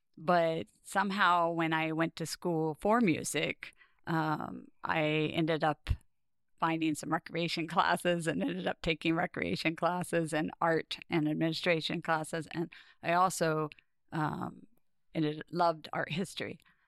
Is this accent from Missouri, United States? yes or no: no; Florence, Oregon, United States; I was raised mostly in Florence, Oregon, Central Oregon coast, and I went to most of my schools there as well.